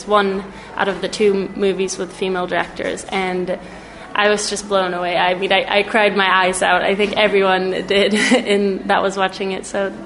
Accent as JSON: {"language": "English", "town": "Stockholm", "region": "Stockholm County", "country": "Sweden", "said": "Yes, I am."}